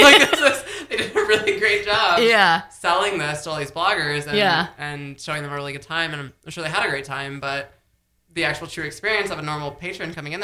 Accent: Oklahoma City, Oklahoma, United States; I'm from Oklahoma City originally, and then I went to Stillwater for college, to Oklahoma State, and like all my friends from college didn't move to Oklahoma City.

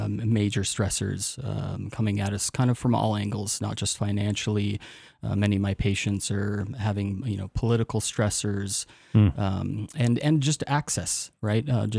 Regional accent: South Lake Tahoe, California, United States; so I grew up in South Lake Tahoe. That's where I went to high school.

